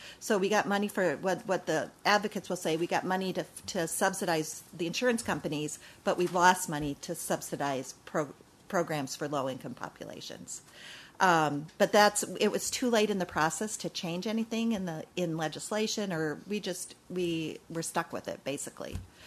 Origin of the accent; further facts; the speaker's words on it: Minnesota, United States; And I'm hoping, as a Minnesotan, that is short-lived and kind of move back toward a more collaborative approach.